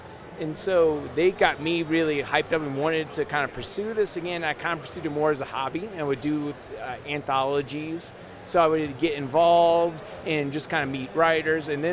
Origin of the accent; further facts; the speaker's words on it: Louisiana, United States; moved away as an adult; also born or lived in California; now in Colorado, United States; so my wife and I, we moved to California from Louisiana. Stayed in around the San Francisco area for about 3 years. Then I had opportunity to move over here to Colorado. But originally, I just wanted to go back to home to Louisiana.